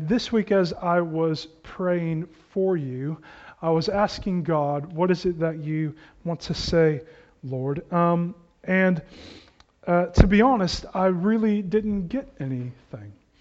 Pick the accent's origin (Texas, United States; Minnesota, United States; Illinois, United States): Texas, United States; Magnolia; When I tell people I'm from Magnolia rather than Houston, I'm immediately made fun of, understandably.